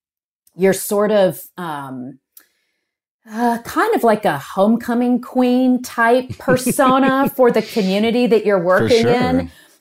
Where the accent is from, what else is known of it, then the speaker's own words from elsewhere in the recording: Birmingham, Alabama, United States; So that was the last stop, and Birmingham happens to be my hometown.